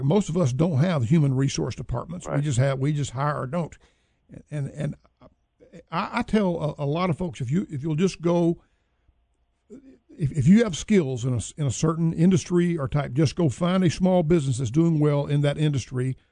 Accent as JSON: {"language": "English", "region": "Alabama", "country": "United States", "tie": "born or raised there", "said": "You know, I was raised in Alabama, and I'm a graduate of the University of Alabama, Birmingham, so that's a little bit of a neutral thing there."}